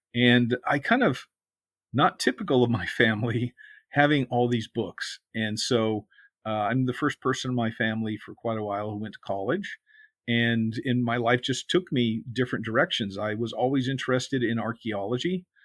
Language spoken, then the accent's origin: English; Vancouver, Washington, United States; born there; I was born in the Pacific Northwest, Vancouver, Washington, actually. I come from kind of typical middle American blue collar background.